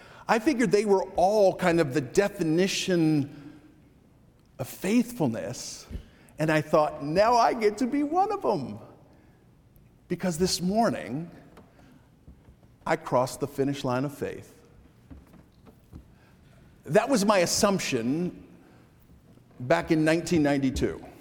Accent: Connecticut, United States; Confirmation Sunday at the church where I grew up in Connecticut

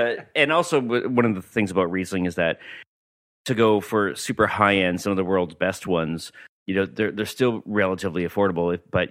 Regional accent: Winnipeg, Manitoba, Canada; moved away as an adult; now in Vancouver, Canada; I grew up in Winnipeg.

